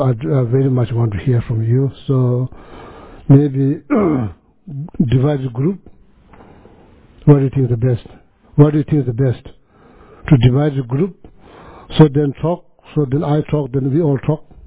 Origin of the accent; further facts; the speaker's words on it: Sikkim, India; I was born in India, grew up in India, actually born in like Sikkim, which used to be part of Tibet